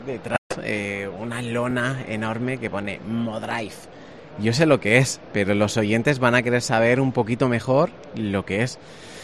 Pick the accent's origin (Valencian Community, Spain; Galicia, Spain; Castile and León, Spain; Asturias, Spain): Valencian Community, Spain; Alicante; Y me vas a permitir una cosa, los que somos alicantinos estamos muy orgullosos